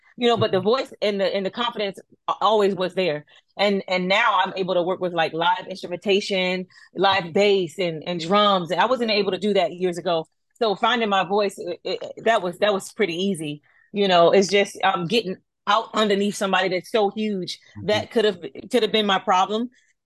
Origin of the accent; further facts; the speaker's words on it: United States; She's from London, I'm from the States, and she worked with a lot of people that I worked with years ago